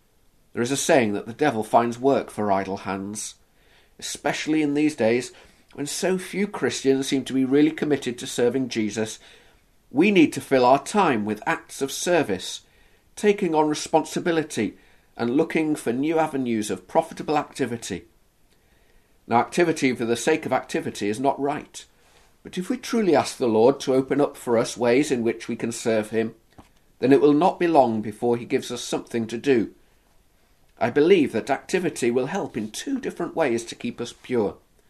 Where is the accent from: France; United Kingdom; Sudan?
United Kingdom; Liverpool, North West England; I was born and raised in Liverpool, and for that I am truly thankful. In fact, for all but the years of my life, I have lived in Liverpool, so you might have thought I should have had a reasonably strong Scouse accent.